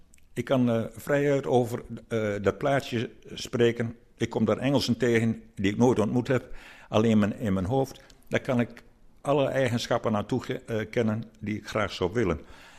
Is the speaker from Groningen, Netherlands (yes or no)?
no; Erica, Drenthe, Netherlands; born there; ik ben in Erica geboren